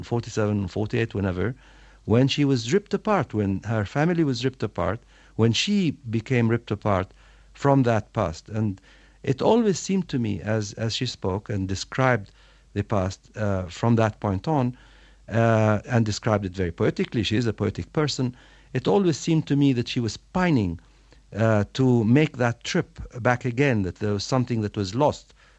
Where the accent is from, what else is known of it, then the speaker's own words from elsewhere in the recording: Jerusalem, East Jerusalem, Palestine; I grew up in Jerusalem, in East Jerusalem, namely the sense that we had been victimized as Palestinians, as a Palestinian people